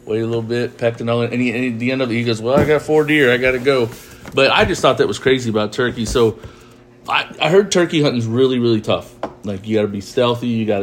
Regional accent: Ohio, United States; I'm from Ohio, from Tennessee.

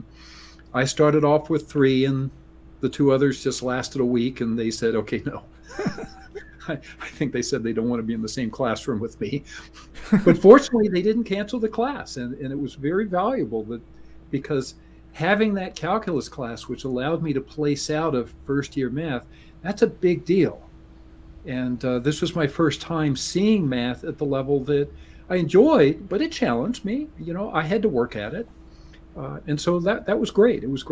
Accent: Baltimore, Maryland, United States; now in New Jersey, United States; So I was born in Baltimore. Grew up in the northern part, went to a very nice high school, had two brothers and a sister.

